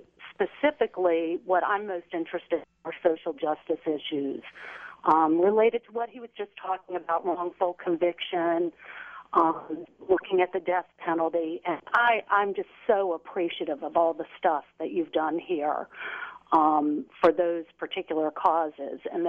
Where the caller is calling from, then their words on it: Charlottesville, Virginia, United States; the reason I'm calling from Charlottesville